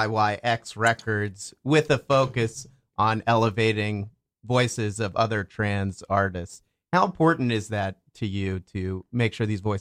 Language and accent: English; New York, United States; New York.